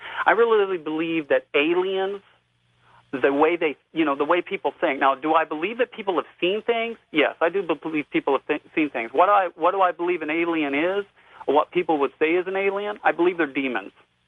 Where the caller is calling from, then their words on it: Wichita, Kansas, United States; I'm calling from Wichita, Kansas.